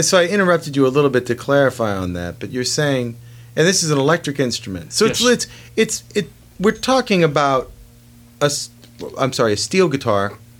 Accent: California, United States; I'm from California, I wasn't into it.

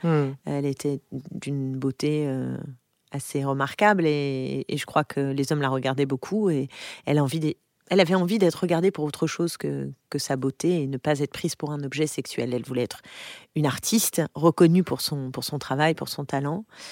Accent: Paris, Île-de-France, France; Oui, j'ai grandi à Paris. J'ai grandi à Paris, essentiellement autour, je dis toujours autour de la place Clichy.

